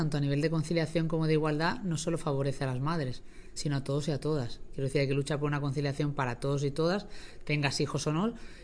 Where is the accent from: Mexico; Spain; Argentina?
Spain; Málaga, Andalusia; Nací en Málaga y me crié en Málaga.